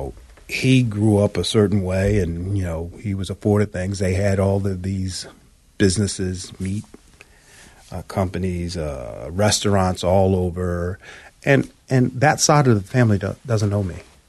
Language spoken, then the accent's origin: English; Philadelphia, Pennsylvania, United States; I grew up in Southwest Philly.